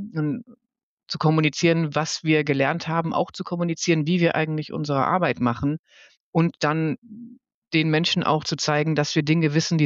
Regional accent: Northern Germany, Germany; also born or lived in Lower Saxony; now in Hamburg, Germany; Bin ja aus dem Norden, habe auch in verschiedenen Orten in Niedersachsen gelebt, nicht so weit von Hamburg weg. Aber Hamburg ist ganz klar die Stadt, wo ich gerade sein will.

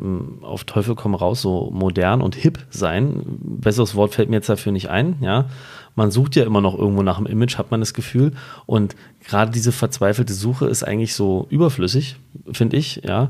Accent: Berlin, Germany; da haben wir es geschafft als Berliner, allesamt.

